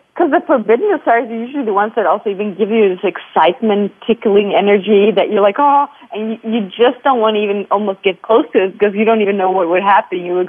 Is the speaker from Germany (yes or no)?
yes; Germany; And I grew up in Germany at that point when I was getting in puberty, and it was a lot of boxes, a lot of structures, a lot about being right and appropriate.